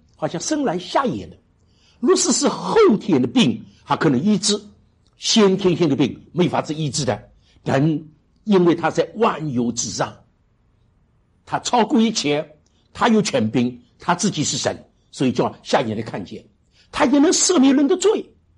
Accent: Shanghai, China; 告诉他们我从上海来的，他们就问我上海怎么样

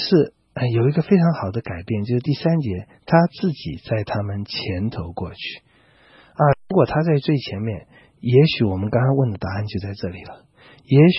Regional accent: China; 哎，在我们中国人实在是命贱一点，那这种跪叩拜啊，那是习以为常的

